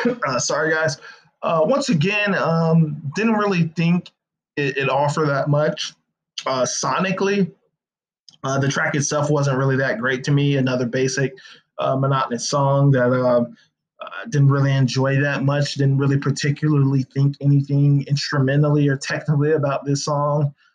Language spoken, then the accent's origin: English; California, United States; Now, I am from California, but I went to college in Florida.